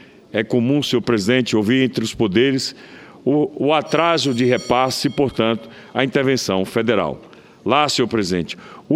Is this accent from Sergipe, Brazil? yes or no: yes; Itabaiana, Sergipe, Brazil; Na minha cidade natal, Itabaiana, de janeiro deste ano até a noite de ontem, foram 78 pessoas assassinadas